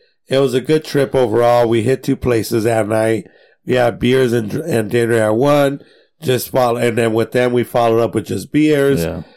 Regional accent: National City, California, United States; I grew up in National City, fool.

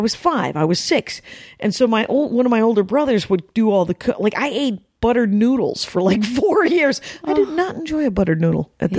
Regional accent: Milwaukee, Wisconsin, United States; The joke there, of course, we're from Milwaukee, very proud.

